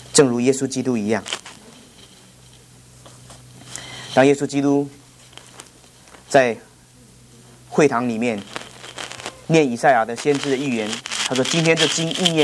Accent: China; first language Cantonese; Chinese is a second language; 对不起，我这是广东话的语法

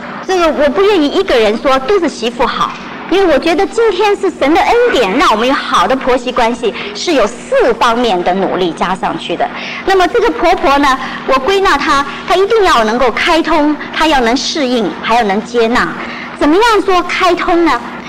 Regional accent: China; 甚至还有一种观念，就是说我们中国人就要三代同堂，我们一定要三代同堂。

